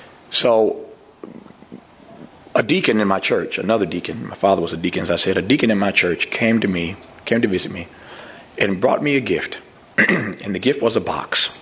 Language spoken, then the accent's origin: English; United States; my memoir, What I Know for Sure, my story of growing up in America.